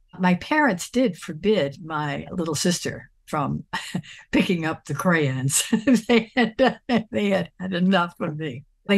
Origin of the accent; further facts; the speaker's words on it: Mississippi, United States; So I'm from Mississippi. I had a lot of support because in Mississippi, this was in the 50s